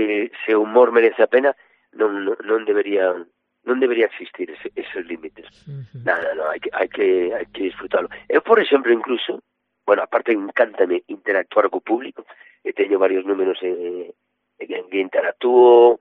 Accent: Galicia, Spain; ese humor negro que temos nos os galegos temos unha maneira de entender a morte completamente distinta ao resto de España.

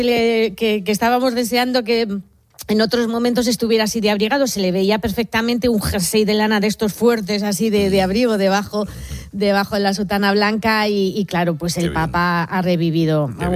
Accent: Madrid, Community of Madrid, Spain; Yo soy madrileña, no he tenido esa fortuna de vivirlo

